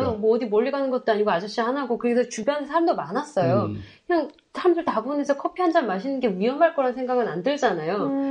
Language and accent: Korean; Samcheok, Gangwon, South Korea; 제가 이제 그 고향이 삼척이거든요.